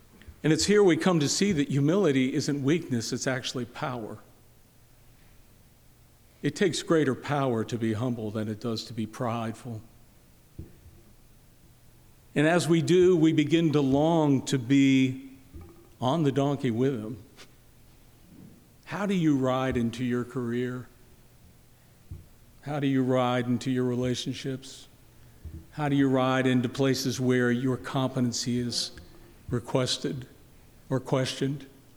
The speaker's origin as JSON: {"language": "English", "town": "Pittsburgh", "region": "Pennsylvania", "country": "United States", "tie": "born there", "said": "I was born in Pittsburgh."}